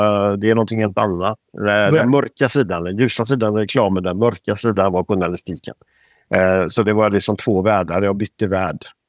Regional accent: Floda, Västra Götaland County, Sweden; Ja, det är så här, jag är född i Floda, Lerum. Och växte upp i Floda, Lerum. Mm. Men Floda, Lerum är ju en förort till Göteborg, kan man säga.

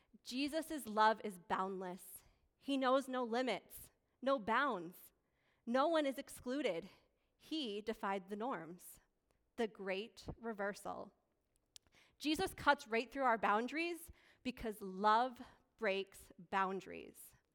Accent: Sayre, Pennsylvania, United States; So for me, the trip from Plattsburgh to my hometown in Sayre, Pennsylvania is 5 hours long.

